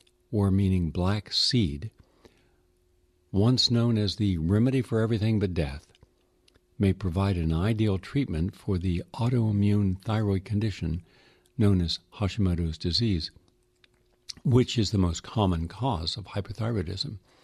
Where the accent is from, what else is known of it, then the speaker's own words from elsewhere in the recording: West Virginia, United States; from my home state of West Virginia, I had an opportunity, being a hillbilly, to live amongst the people